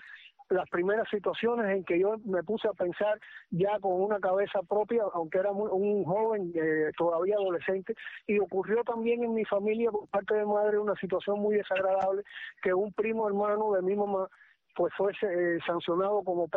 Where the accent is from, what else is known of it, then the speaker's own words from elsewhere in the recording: Cienfuegos, Cuba; born there; Sí, sí, nací en Cienfuegos, sí.